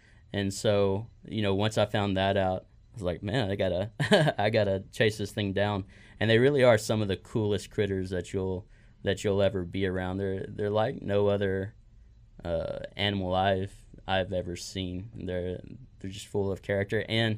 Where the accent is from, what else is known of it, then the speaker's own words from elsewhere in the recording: Texas, United States; I grew up in Texas and I had no experience with them.